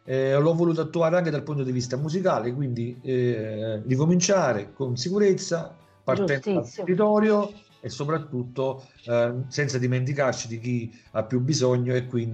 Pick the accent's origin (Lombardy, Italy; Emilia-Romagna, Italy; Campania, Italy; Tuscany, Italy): Campania, Italy; Pontecagnano Faiano; Si trova in provincia di Salerno, ho detto, nel mio paese.